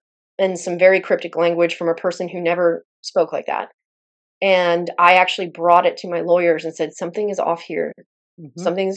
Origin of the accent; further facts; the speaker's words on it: Mississippi, United States; I grew up in South Rural Mississippi. There are 18,000 people in my entire county, and it ain't small